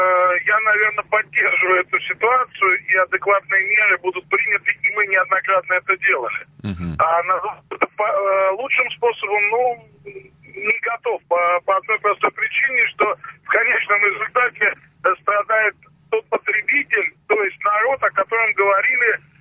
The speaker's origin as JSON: {"language": "Russian", "region": "Moscow", "country": "Russia", "said": "я из Москвы."}